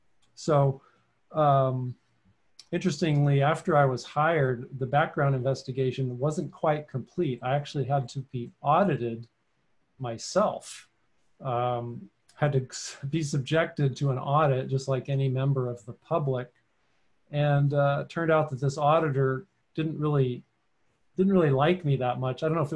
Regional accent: San Jose, California, United States; I was born and raised in San Jose, about 50 miles to the south of San Francisco.

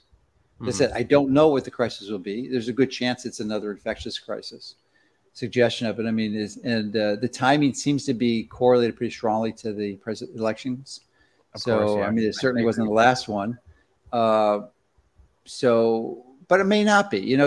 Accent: Chicago, Illinois, United States; I mean, I'm from Chicago.

